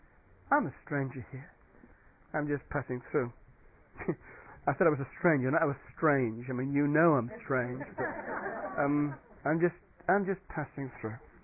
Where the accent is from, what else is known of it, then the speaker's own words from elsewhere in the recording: England, United Kingdom; What does English mean anyway? It's just a posh word for mongrel. We don't know what we are. We're English.